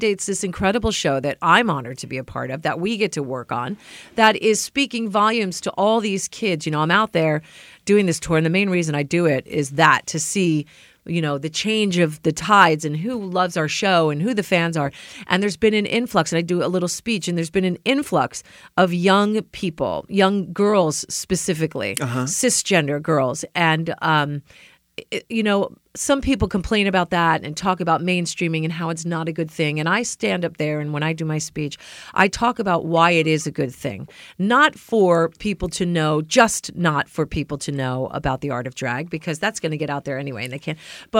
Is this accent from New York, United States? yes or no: yes; New York City, New York, United States; Being a New Yorker.